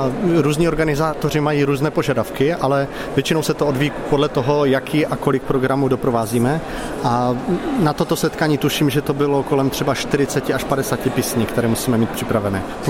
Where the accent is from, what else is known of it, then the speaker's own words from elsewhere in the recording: Moravian-Silesian Region, Czechia; Po diecézi hrajeme různě, ale nejvíce se soustředíme kolem Ostravy, kde většina z nás bydlí.